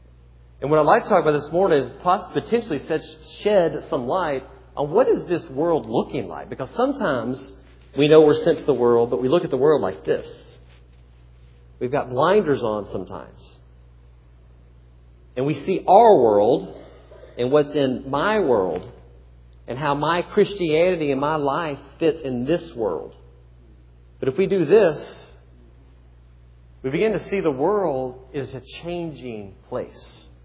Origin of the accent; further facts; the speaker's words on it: Kentucky, United States; Now, I don't know about you, but growing up in Kentucky, when I think of Dallas, I thought of the TV show that's back on